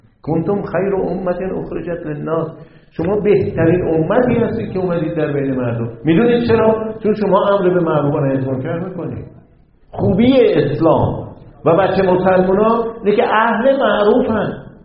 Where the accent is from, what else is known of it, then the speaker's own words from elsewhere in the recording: Iran; ما گاهی از باز 30 سال پیش در خارج از کشور در اروپا و آمریکا، اگه میپرسن بچه کجایی، میگفتیم ایران